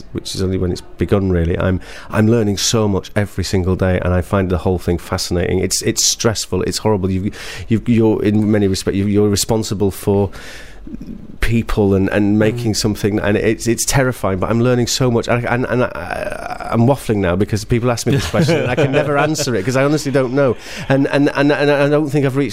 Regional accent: Yorkshire and the Humber, United Kingdom; moved away as an adult; also born or lived in London; I come from Yorkshire originally. I've not lived in Yorkshire for a long time. Right. I moved to London after I finished the theatre school

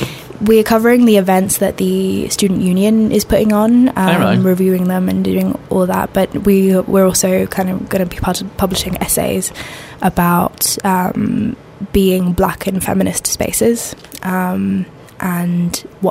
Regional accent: Sweden; Growing up in Sweden, it's like a barren land for queer Black arts and narratives and stories.

